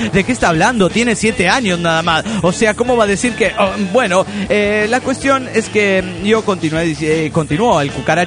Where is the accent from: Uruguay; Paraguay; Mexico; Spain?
Mexico; Tuxtla Gutiérrez, Chiapas; de Tuxtla Gutiérrez, Chiapas, México.